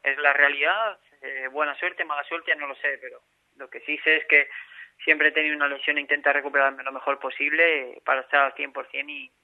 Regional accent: Madrid, Community of Madrid, Spain; now in Málaga, Spain; Es más, tengo más contactos aquí que en Madrid, que yo soy de Madrid, así que imagínate lo que es Málaga para mí.

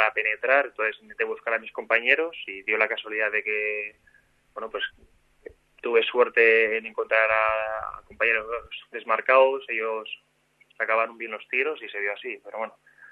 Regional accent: Basque Country, Spain; Somos vascos los dos, sí.

